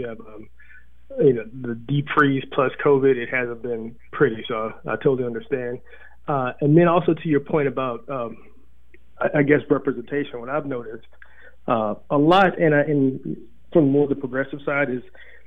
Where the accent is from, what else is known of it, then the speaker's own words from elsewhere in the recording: Texas, United States; I grew up in Texas, where our mascot was the Rangers, and the opposing team was the Comanches.